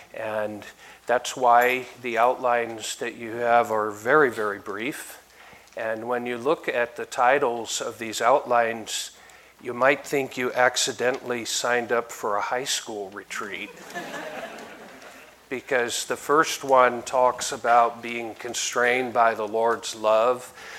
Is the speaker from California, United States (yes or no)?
no; Seattle, Washington, United States; I'm from Seattle, Washington, and haven't been here in a little while